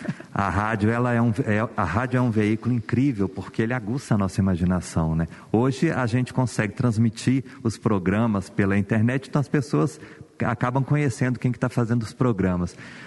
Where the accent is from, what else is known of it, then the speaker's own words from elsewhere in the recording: Minas Gerais, Brazil; Nós que somos de Minas Gerais, nós que estamos nesse território